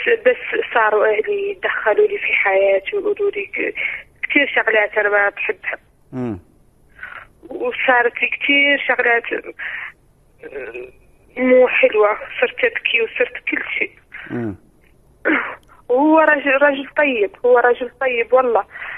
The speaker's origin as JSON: {"language": "Arabic", "country": "Mauritania", "said": "أنا من موريتانيا ومن عائلة راقية. عائلة كبيرة في موريتانيا."}